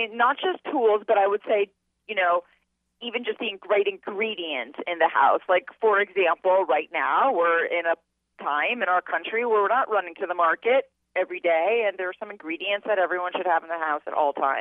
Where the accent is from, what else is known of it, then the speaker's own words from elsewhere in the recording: Los Angeles, California, United States; Like, I grew up in Los Angeles